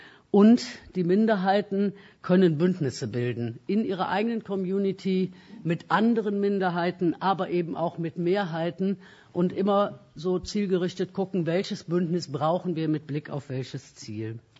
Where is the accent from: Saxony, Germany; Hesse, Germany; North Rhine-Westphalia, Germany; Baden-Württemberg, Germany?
North Rhine-Westphalia, Germany; Cologne; Ich komme aus Köln.